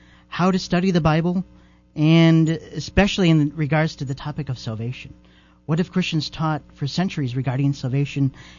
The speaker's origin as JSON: {"language": "English", "town": "Chicago", "region": "Illinois", "country": "United States", "said": "I'm from Chicago."}